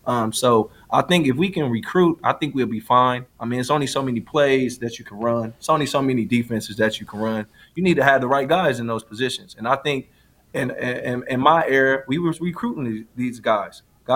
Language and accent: English; Wisconsin, United States; And I mean, when I was being recruited from Wisconsin, Fickell was at Ohio State, and he used to always come in and to our high school and recruit